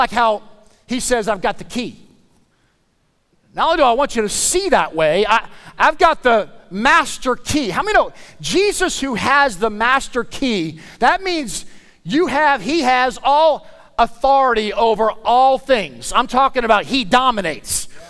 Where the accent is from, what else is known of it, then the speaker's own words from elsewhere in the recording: New Orleans, Louisiana, United States; I'm from South Louisiana. You can forgive me for that. I was outside, raised outside of New Orleans. I got a lot of Cajun friends on the bayou.